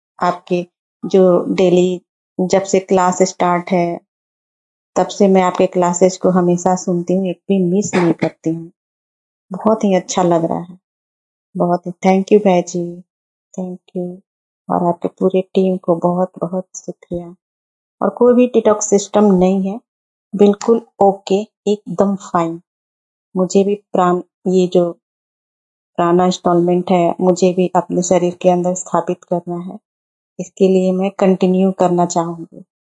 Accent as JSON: {"language": "Hindi", "region": "Delhi", "country": "India", "said": "मैं दिल्ली से हूँ, मेरा वजन है 51 से 52 ऐसे चल रहा है, एज हो गया 43"}